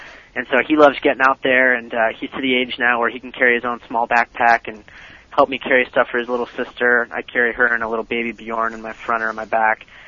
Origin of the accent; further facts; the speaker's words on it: Chicago, Illinois, United States; I mean, like I said, I grew up in Chicago, and I've been out here for about 3 years